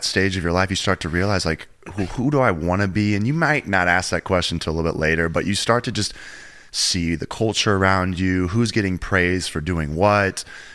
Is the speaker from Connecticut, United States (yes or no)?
no; Missouri, United States; now in Phoenix, United States; And we're rival high schools.